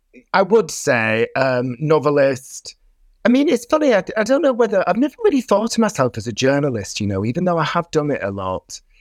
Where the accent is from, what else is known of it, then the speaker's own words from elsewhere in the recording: Bolton, North West England, United Kingdom; now in London, United Kingdom; But in terms of somewhere that defined me, I would probably pick my childhood home in Bradshaw, Bolton.